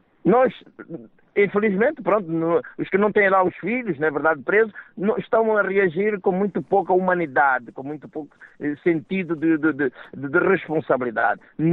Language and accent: Portuguese; Quipiri, Bengo, Angola; Pois que ainda por cima eu sou do Bengo, ainda por cima eu sou do Bengo, sou do Kipiri.